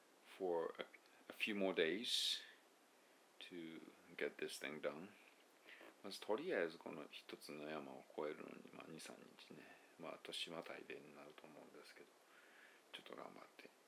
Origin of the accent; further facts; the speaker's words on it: Tokushima, Japan; now in Nishinomiya, Japan; まあ、出身なんで僕は徳島のね。 まあ、生まれ育った町で徳島で